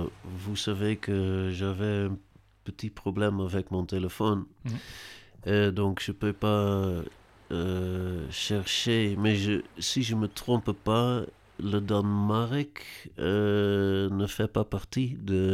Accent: Netherlands; born there; French is a second language; savez que je suis né aux Pays-Bas.

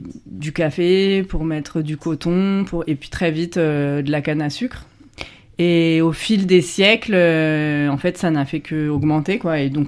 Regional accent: France; now in Colombia; moi je suis française, mais j'habite en Colombie.

